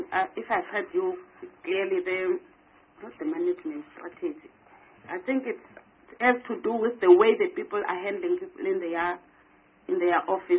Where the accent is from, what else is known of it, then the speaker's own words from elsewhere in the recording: Eastern Cape, South Africa; I'm from Eastern Cape.